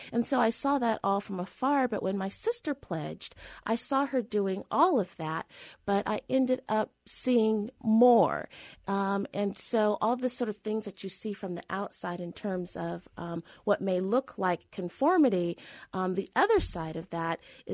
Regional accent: San Jose, California, United States; We grew up in California, San Jose, California, in a suburb predominantly white.

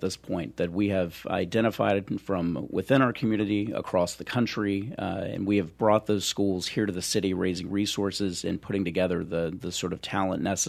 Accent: Louisiana, United States; So I grew up in the Piney Woods of North Louisiana.

